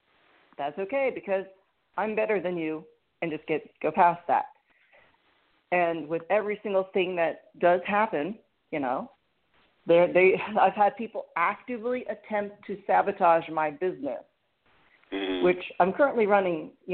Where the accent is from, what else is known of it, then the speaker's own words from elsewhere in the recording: Florida, United States; I grew up in South Florida, which was a very liberal area. I'm currently in Georgia.